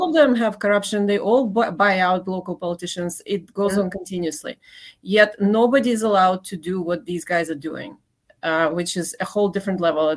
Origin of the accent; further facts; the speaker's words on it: Ukraine; now in United States; I'm from Ukraine, actually.